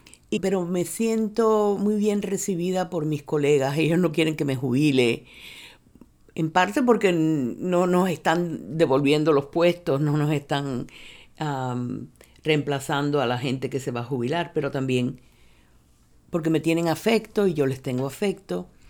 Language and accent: Spanish; Cuba; pero yo soy cubana, yo nací en Cuba.